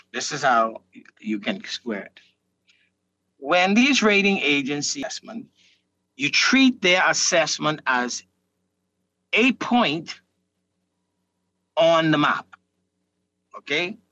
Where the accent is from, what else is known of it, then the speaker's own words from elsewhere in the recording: Exuma, Bahamas; I am from Exuma, and there isn't an Exumian who could say their lives has been 5 years.